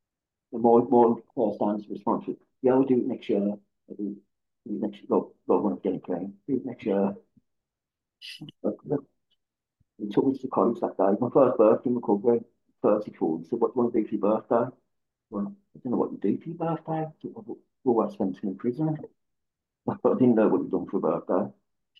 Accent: Handsworth, West Midlands, United Kingdom; But I'm from Handsworth, so I grew up in Neatshorns, moved to Shoreditch a few years, and moved to Handsworth when I was 15.

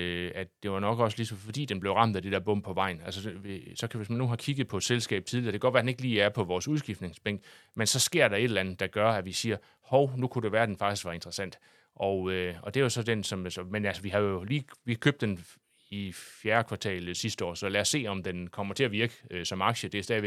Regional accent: Ringkøbing, Central Denmark Region, Denmark; jeg kommer fra Ringkøbing, så jeg er jo ekstra stolt af, hvor godt det er gået

